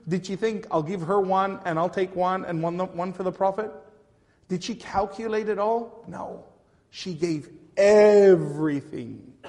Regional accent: Toronto, Ontario, Canada; in Masjid Tariq, where I grew up in Toronto, the Toronto and Region Islamic Center

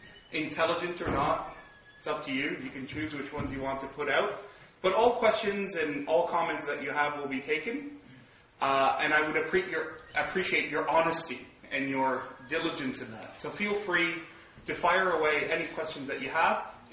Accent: Canada; I'm here today, 8-9 degrees Celsius, but I'm Canadian, so it's all right.

